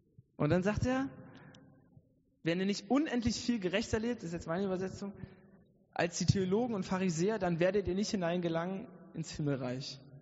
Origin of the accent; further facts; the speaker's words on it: Brandenburg, Germany; ich komme aus Brandenburg.